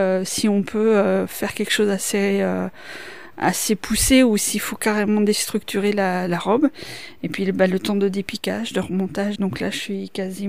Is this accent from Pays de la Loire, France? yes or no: yes; Craon, Pays de la Loire, France; je suis originaire de Cran, j'habite à Bouchamps-l'Écran, donc pas très loin.